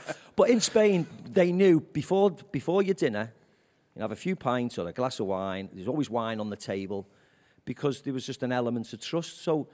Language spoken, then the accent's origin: English; Liverpool, North West England, United Kingdom; I mean, I'm from Liverpool.